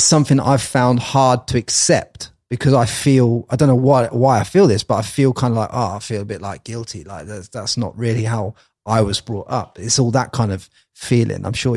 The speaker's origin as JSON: {"language": "English", "region": "England", "country": "United Kingdom", "tie": "born or raised there", "said": "as a young guy growing up in England, the way that I was taught"}